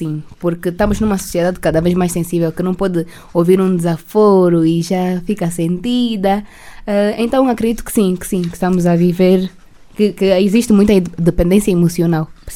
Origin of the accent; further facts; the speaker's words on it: Angola; Frequento o primeiro ano da licenciatura em Comunicação e Relações Públicas. Tenho 20 anos. E sou angolana.